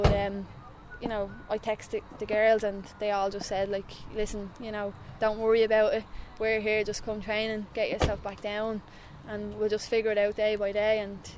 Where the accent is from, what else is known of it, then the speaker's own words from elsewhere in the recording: Coolock, Leinster, Ireland; I'm obviously from Coolock, where, you know, football's the game. I grew up with a lot of young boys on the road.